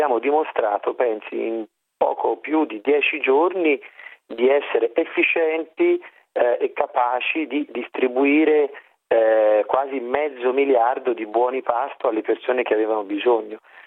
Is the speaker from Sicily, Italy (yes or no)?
no; Naples, Campania, Italy; born there; Capisco la situazione difficile della Campania, conosco bene quella regione, sono nato a Napoli